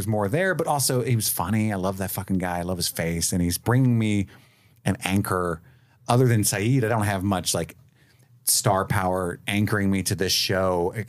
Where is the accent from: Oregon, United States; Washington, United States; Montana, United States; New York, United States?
New York, United States; Brooklyn; accent: Brooklyn; I got back into my Brooklyn accent because I think sometimes you got to use force.